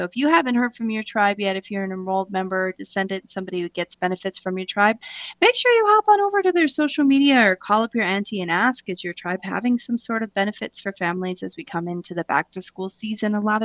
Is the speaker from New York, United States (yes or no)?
no; Minnesota, United States; I actually have never been in all my years as a Minnesotan.